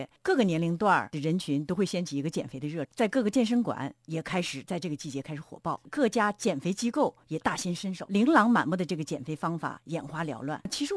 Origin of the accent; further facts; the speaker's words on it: China; 我们中国人男性是15+5